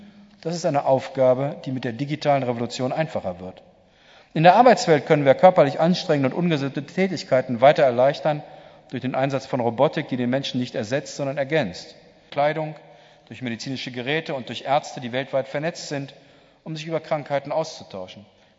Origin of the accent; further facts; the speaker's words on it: North Rhine-Westphalia, Germany; schon aus dieser Herkunft und weil ich auch weiß, was Strukturwandel bedeutet, haben Sie in mir ganz sicher einen Freund des Ruhrgebiets